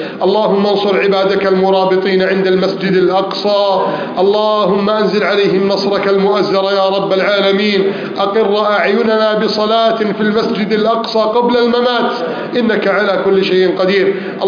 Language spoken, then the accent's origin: Arabic; Egypt; بلدنا مصر